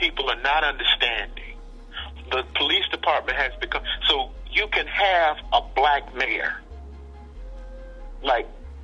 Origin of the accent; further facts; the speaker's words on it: Prichard, Alabama, United States; Just like in my hometown of Pritchett, Alabama.